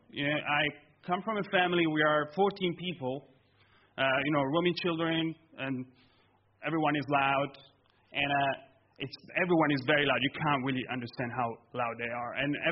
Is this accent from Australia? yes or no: no; Italy; And so I grew up in Italy, so maybe you've heard some of those people over there. They speak very loudly over there